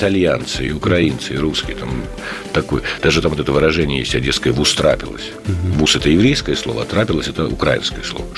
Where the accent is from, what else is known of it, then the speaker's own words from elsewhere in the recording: Moscow, Russia; Там мы, москвичи, не так.